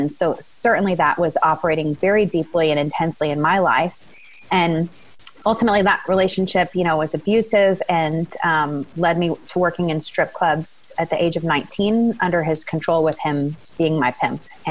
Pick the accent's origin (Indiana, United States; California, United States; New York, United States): California, United States; Venice; So I was raised in Venice, California, and in a neighborhood where there was a lot of gang rivalry.